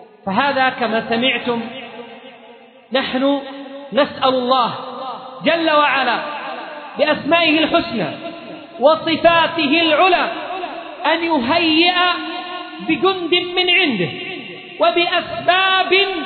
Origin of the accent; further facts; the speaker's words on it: Yemen; فهذا واجبنا كيمنيين بشكل أخص